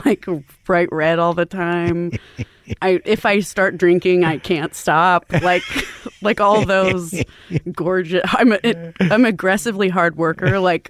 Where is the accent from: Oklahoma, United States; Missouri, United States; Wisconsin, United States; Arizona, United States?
Arizona, United States; Phoenix; Yeah, that's where I'm from.